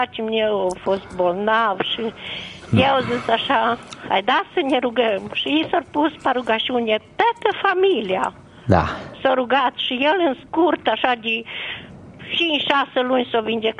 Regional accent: Bonțești, Arad County, Romania; now in Arad, Romania; Eu sunt o soră de la Bonțești. Uh-huh. Dar mi-s mutat aici în Arad, și am 70 de ani. Bunica mea a fost, adică familia mea a fost ortodoxă.

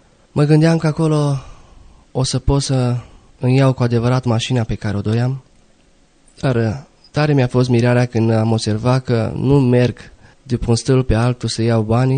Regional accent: Zalău, Sălaj County, Romania; m-am născut într-o familie creștină ortodoxă, am 23 de ani, sunt din Zalău

